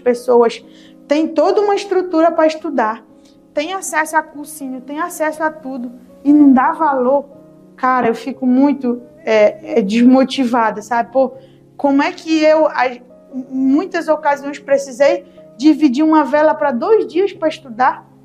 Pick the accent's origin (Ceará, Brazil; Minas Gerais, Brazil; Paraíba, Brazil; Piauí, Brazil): Ceará, Brazil; now in Santarém, Brazil; eu vim lá do interior do Ceará, morar em Santarém sem conhecer ninguém. A minha mãe freira adotiva, que foi minha penúltima adoção, me trouxe para Santarém para morar com a família dela, e aí sem conhecer ninguém, outra cultura.